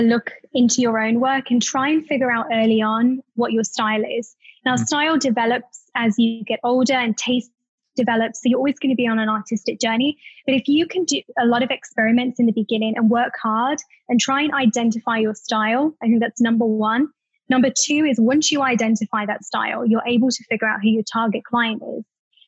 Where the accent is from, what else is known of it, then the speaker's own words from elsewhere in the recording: United Kingdom; being British, I'm also very honest.